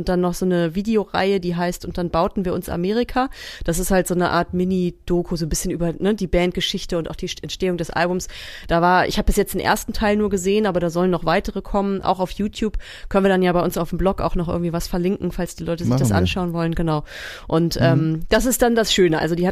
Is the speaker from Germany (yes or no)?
yes; Germany; so Vorort von Hamburg, 45 Minuten entfernt, war schon, also Kleinstadt, 40.000 Einwohner